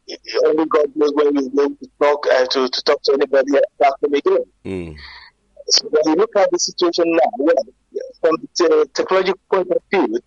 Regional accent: Ibadan, Oyo, Nigeria; I am from Ibadan, your state. I studied back home in Nigeria. I was born in the late 60s.

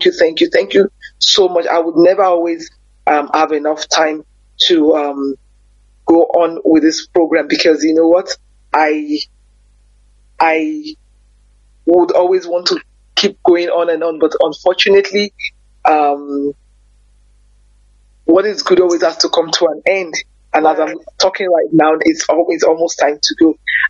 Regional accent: Nigeria; now in South Africa; being black, being a Nigerian woman is one of and being based in South Africa

